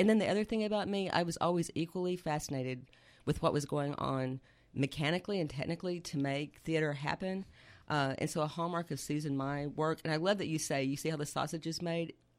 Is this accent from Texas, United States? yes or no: yes; Abilene, Texas, United States; Well, I'll just say that I'm an Air Force child, so... I think let's just say that I went to high school in Abilene, Texas, and I had one of those Mr. Holland Opus drama teachers who changed my life.